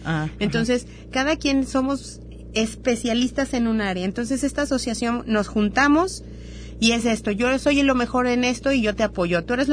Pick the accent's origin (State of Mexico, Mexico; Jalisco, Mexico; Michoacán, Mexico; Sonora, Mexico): Jalisco, Mexico; Guadalajara; now in Puerto Vallarta, Mexico; aquí en Puerto Vallarta no tenemos una facultad de medicina veterinaria como los que venimos de Ciudad de Guadalajara.